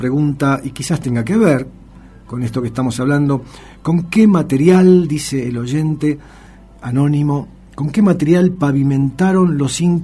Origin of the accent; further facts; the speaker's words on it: Argentina; ¿quiénes somos los argentinos?